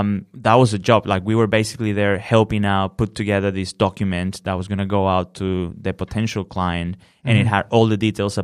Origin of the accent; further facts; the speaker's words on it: Venezuela; now in Australia; Where are you from, man? And I was like, Venezuela.